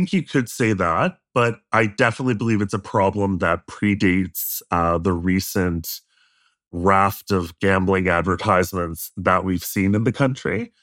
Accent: Sydney, Nova Scotia, Canada; my hometown, Sydney, Nova Scotia.

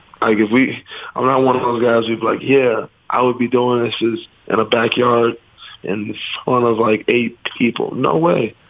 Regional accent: Chicago, Illinois, United States; I've never been in a street fight, and I grew up in Chicago on the South Side.

